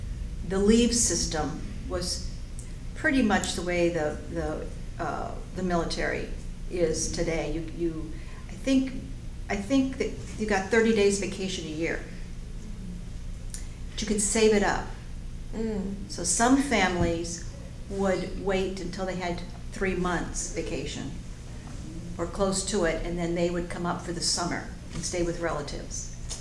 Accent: Ancon, Panamá, Panama; moved away as an adult; In the Canal Zone. Mm-hmm. I was first generation born there. Mm-hmm. And so I lived there for 18 years until I went away to college. So I grew up there.

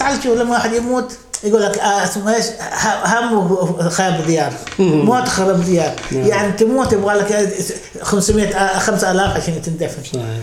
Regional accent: Saudi Arabia; نحن نقول والله على قول زي مثل في واحد سأل اسمه عندنا في السعودية

